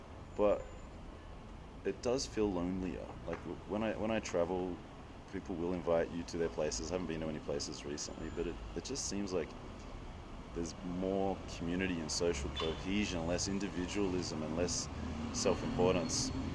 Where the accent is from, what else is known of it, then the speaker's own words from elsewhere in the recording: Australia; I'm Australian. Like, it's, we have very harsh sun there.